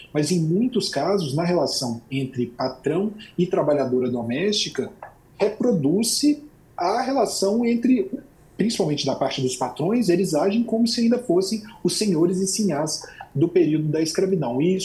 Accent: Minas Gerais, Brazil; eu sou de Minas Gerais

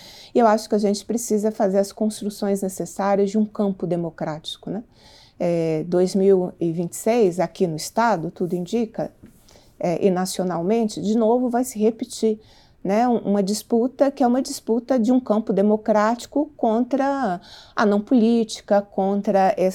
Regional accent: Minas Gerais, Brazil; porque como boa mineira que sou, a gente faz as construções de forma bem mineira.

